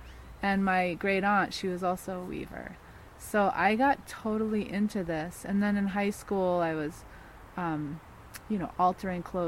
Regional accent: Cape Cod, Massachusetts, United States; moved away as an adult; now in New York City, United States; And so I grew up on Cape Cod in Massachusetts, and I never thought I would move to New York City.

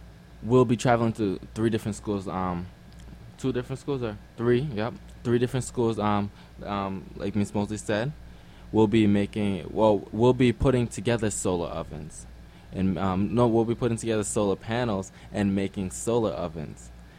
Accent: Haiti

